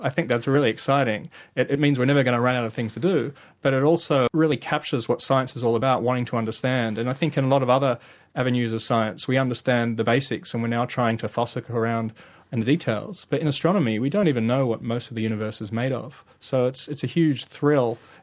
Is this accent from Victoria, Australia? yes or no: no; Sydney, New South Wales, Australia; Yeah, I grew up on the Northern Beaches.